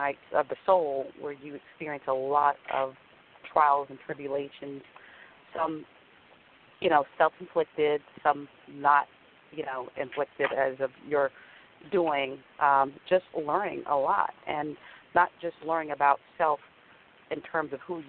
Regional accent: Goldsboro, North Carolina, United States; I'm from Goldsboro, North Carolina, and pretty much, you know, that's where I actually grew up.

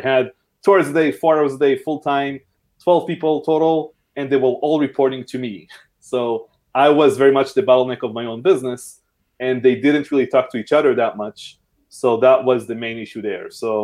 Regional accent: Israel; I'm from Israel.

